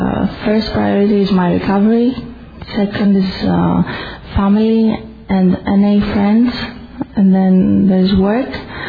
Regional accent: Greece; And I come from Greece

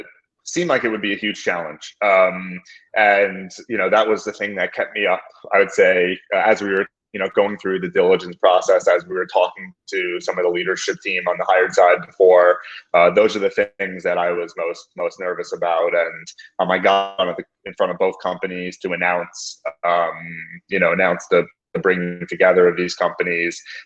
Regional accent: New York, United States; also born or lived in Bay Area, United States; So, I'm a New Yorker from birth and where I live now.

